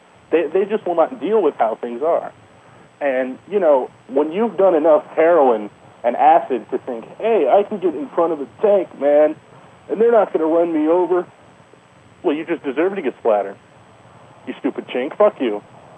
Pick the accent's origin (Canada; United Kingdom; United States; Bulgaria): United Kingdom; I am a British douchebag.